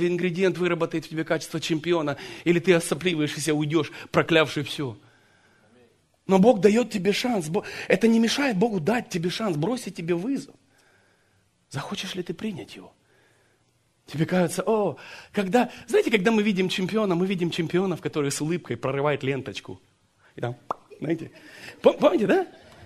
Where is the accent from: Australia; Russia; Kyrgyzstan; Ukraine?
Ukraine; Первые годы моей молодости, знаете, когда мы родились на Украине, мать работает на двух работах, все было на моих плечах.